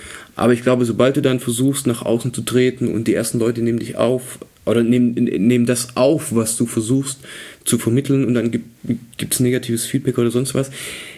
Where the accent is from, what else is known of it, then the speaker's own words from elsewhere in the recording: Baden-Württemberg, Germany; Ja, ich komme ja aus dem Schwabenland, jetzt machst du halt was, schaffst was.